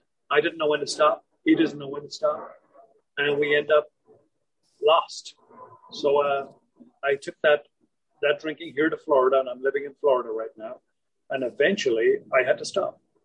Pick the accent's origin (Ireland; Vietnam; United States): Ireland; I'm Irish. Everybody loves the Irish because they like to drink.